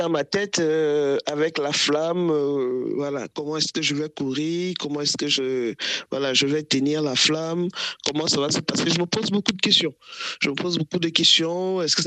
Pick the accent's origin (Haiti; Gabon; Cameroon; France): Cameroon; Pour le Cameroun, oui, parce que je suis camerounaise.